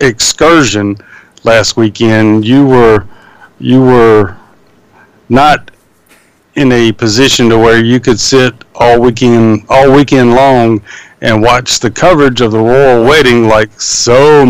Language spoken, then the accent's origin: English; the South, United States; accent: Southern; I guess I would just have to use the excuse it's part of my southern accent